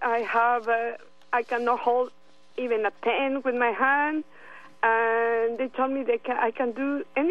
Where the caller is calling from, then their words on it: San Francisco, California, United States; I'm calling from San Francisco.